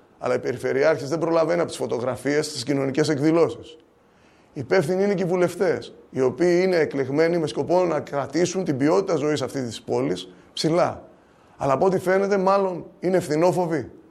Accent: Katerini, Central Macedonia, Greece; να γλιτώσουμε από το περιβαλλοντικό έγκλημα που γίνεται στην πόλη μου, στην Κατερίνη.

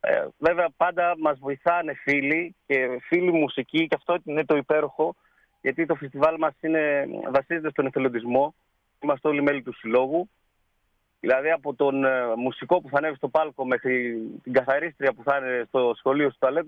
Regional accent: Epirus, Greece; Υπήρχε ένας πυρήνας ανθρώπων που καταγόμαστε από τα πράγματα, από τα τζουμέρκα. και στο χωριό μου είχαμε τη χαρά να έχουμε

